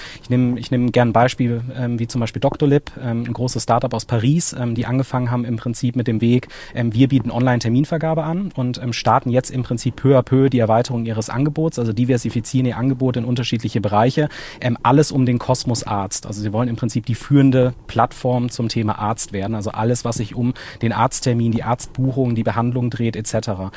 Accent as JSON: {"language": "German", "town": "Cologne", "region": "North Rhine-Westphalia", "country": "Germany", "tie": "born there", "lives_now": "Heidelberg, Germany", "said": "bin gebürtiger Kölner, wohne aber tatsächlich in der unmittelbaren Nähe zu Mannheim, tatsächlich in Heidelberg"}